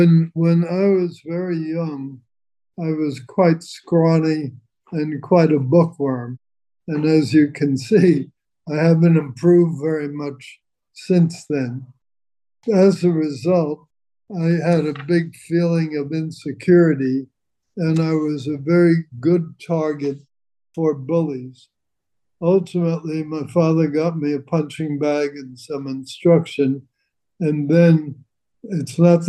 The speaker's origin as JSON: {"language": "English", "town": "North Bergen", "region": "New Jersey", "country": "United States", "tie": "born or raised there", "said": "Oh, it was in North Bergen, New Jersey"}